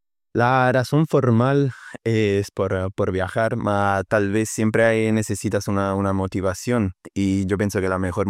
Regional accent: Italy; Spanish is a second language; moved away as an adult; now in Lafayette, United States; Que yo soy italiano, nací en Italia y llegué aquí en Lafayette hace 3 años.

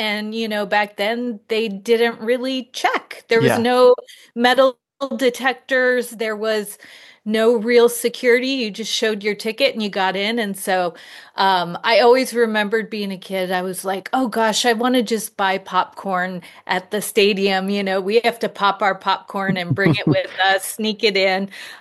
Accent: Portland, Oregon, United States; I grew up here in Portland, Oregon. And so, you know, I think that's kind of born into a lot of us.

